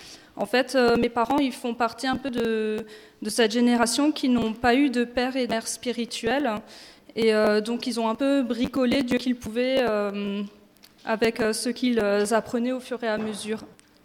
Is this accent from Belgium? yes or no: no; Grand Est, France; Alors moi, j'ai grandi dans le Bas-Rhin. Mon père était garde forestier et du coup, j'ai habité dans une maison forestière paumée dans un village perdu au milieu de la forêt.